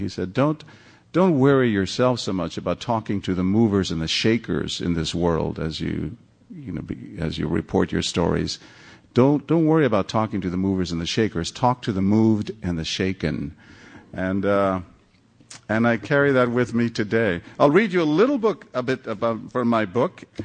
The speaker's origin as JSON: {"language": "English", "town": "San Antonio", "region": "Texas", "country": "United States", "tie": "born or raised there", "said": "So as a kid growing up in San Antonio, I was just amazed at the stuff he did."}